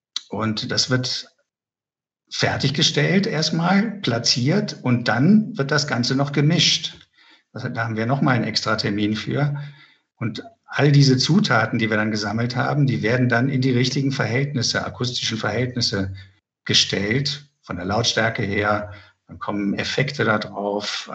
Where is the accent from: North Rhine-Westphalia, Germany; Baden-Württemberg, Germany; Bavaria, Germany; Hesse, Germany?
North Rhine-Westphalia, Germany; Cologne; now in Berlin, Germany; Ich stamme ja eigentlich aus Köln und bin dann erst später nach Berlin gekommen.